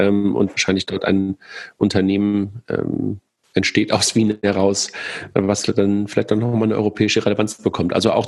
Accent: Regensburg, Bavaria, Germany; Ich komme aus Regensburg.

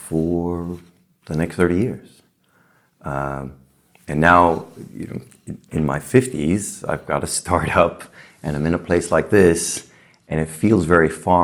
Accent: New York City, New York, United States; Well, I grew up in New York City and my whole life, really, I did what people did, which is you went to work, got a job, worked in big companies my whole life.

